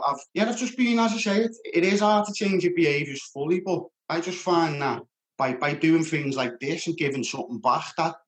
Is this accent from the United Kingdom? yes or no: yes; Liverpool, North West England, United Kingdom; I grew up in Toxteth.